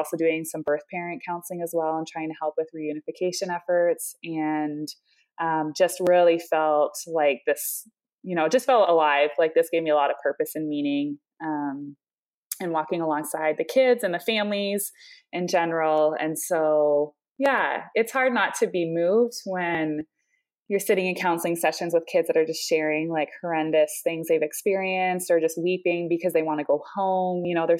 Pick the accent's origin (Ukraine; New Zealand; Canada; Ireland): Canada; moved away as an adult; now in United States; So I'm from Canada originally. I moved to the U.S. when I went to Wheaton College to get my grad degree in clinical psychology.